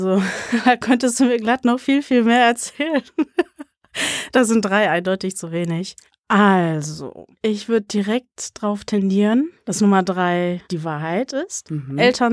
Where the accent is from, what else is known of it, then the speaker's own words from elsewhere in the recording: Dortmund, North Rhine-Westphalia, Germany; Komme natürlich auch aus Dortmund und bin 37 Jahre alt.